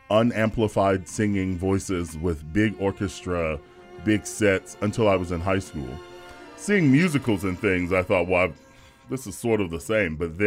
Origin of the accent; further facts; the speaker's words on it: Atlanta, Georgia, United States; I'm from the wonderful city of Atlanta, and fortunately, I come from a very musical family.